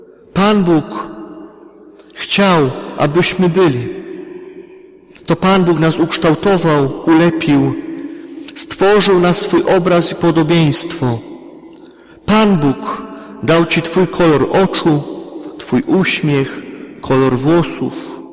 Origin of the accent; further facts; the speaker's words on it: Rybnik, Silesian Voivodeship, Poland; Ja pochodzę z Rybnika, z Wielopola, czyli z tej miejscowości